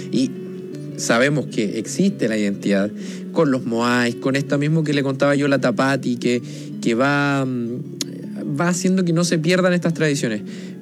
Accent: Santiago, Santiago Metropolitan Region, Chile; Soy de región, soy de Santiago

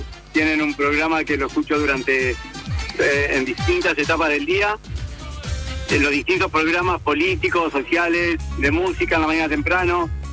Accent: Uruguay; moved away; yo soy uruguayo, hace 26 años que vivo acá

